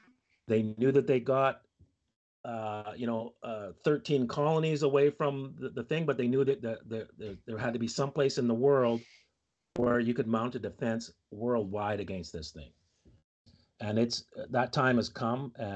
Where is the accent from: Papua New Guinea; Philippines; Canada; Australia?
Canada; and I'm American, but I grew up in Canada.